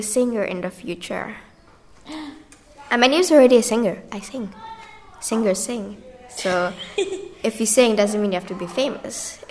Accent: India; I'm 14 years old, and I live here in Orville. I'm Indian. My dad comes from Kashmir, and my mom comes from Bengal.

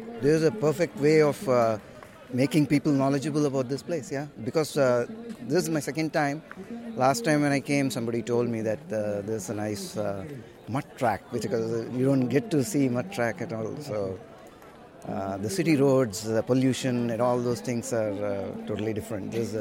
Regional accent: Hyderabad, Telangana, India; Now, no, I'm from Hyderabad.

